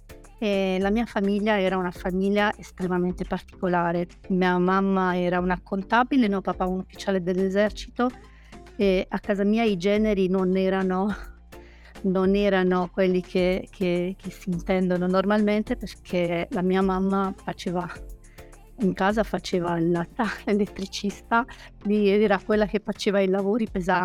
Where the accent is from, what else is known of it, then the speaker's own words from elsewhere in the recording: Transylvania, Romania; Italian is a second language; moved away; Sono nata in Romania, i miei genitori sono ungheresi, sono nata nel nord della Transilvania, nel nord-ovest della Transilvania, in una piccolissima città, però sono cresciuta